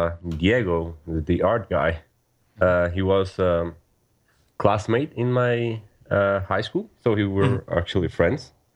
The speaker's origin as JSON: {"language": "English", "region": "San José", "country": "Costa Rica", "said": "Well, I'm calling from Costa Rica. We're located in the main city, so I'm from the city"}